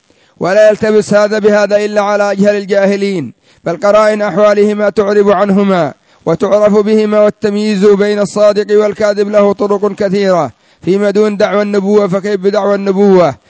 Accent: Yemen; عندنا في اليمن كانوا ناس من المجاذيب سمون بأصحاب بن علوان يمرون في الأسواق، نحن أدركناهم

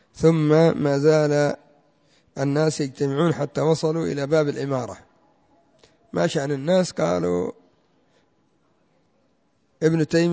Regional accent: Yemen; كما يقول العامة عندنا في اليمن هم في الجيب

